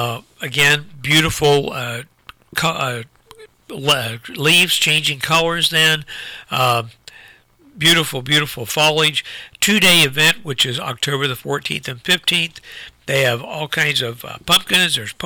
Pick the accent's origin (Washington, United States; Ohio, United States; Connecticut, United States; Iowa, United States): Ohio, United States; Logan; an Oktoberfest that takes place in my hometown, Logan, Ohio.